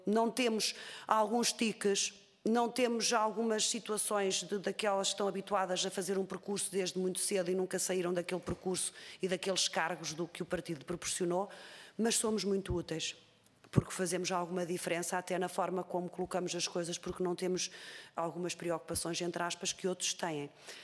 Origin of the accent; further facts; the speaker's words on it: Águeda, Aveiro, Portugal; Eu sou de Águeda, sou eleita por Aveiro.